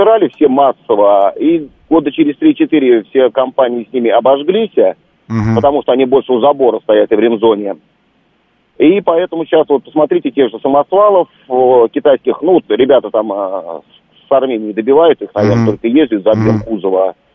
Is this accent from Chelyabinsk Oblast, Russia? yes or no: no; Podolsk, Moscow Oblast, Russia; я из Подольска